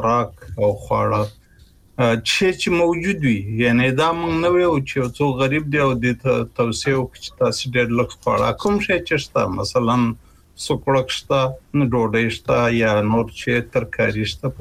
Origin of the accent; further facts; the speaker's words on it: Kunar, Afghanistan; زمونږ په محیط کې چې زه په کنړ کې لوی شوی یم